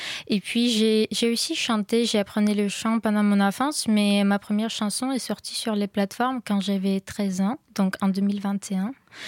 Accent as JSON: {"language": "French", "town": "Kharkiv", "region": "Kharkiv Oblast", "country": "Ukraine", "second_language": "French", "moved": "as an adult", "said": "Alors, je viens de Kharkiv, donc c'est vraiment très à l'est. C'est de 30 km de la frontière avec la Russie"}